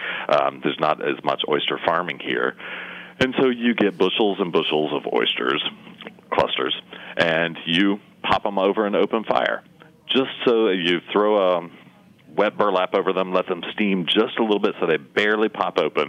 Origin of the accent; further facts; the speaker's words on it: Tennessee, United States; also born or lived in Birmingham; now in Charleston, United States; I was raised in Tennessee, went to college in Pennsylvania, spent most of my adult life in Birmingham, Alabama